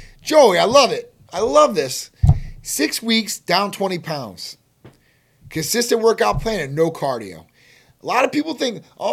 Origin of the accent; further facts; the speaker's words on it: Chicago, Illinois, United States; moved away; I'm from Chicago originally. I probably will be back during the summer, maybe this summer. I only go back in the summers because of the cold weather.